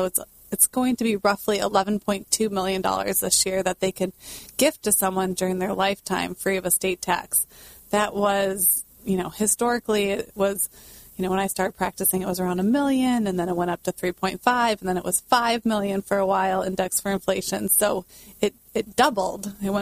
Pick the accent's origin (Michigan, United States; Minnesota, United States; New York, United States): Michigan, United States; So a little bit about myself. I am from Michigan, and my husband and I, Peter, met in Colorado.